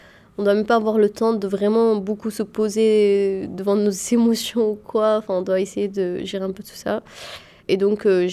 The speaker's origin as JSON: {"language": "French", "country": "Yemen", "lives_now": "Marseille, France", "said": "Ma scolarité, donc, jusqu'au collège, je l'ai faite à l'étranger. Avant, je suis du Yémen. Je viens du Yémen."}